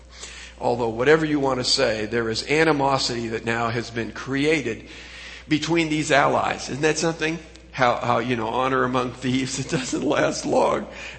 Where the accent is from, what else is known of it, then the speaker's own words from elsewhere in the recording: Pacific Northwest, United States; I had to forget that I came from the Pacific Northwest.